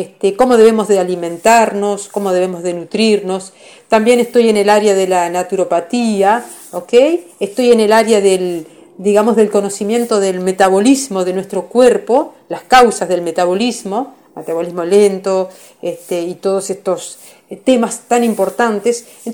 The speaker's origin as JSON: {"language": "Spanish", "country": "Uruguay", "said": "soy del país de Uruguay."}